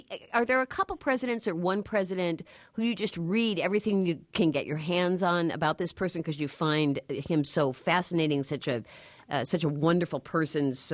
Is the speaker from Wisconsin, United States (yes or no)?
no; Illinois, United States; I'm from Illinois.